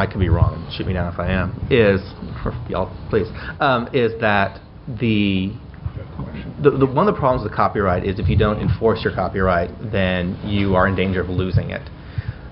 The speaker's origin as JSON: {"language": "English", "region": "the South", "country": "United States", "said": "we're from the South"}